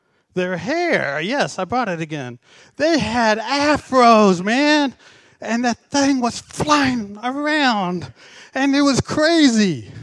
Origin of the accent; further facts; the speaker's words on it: North Carolina, United States; I was raised in the mountains of North Carolina, very, very Southern.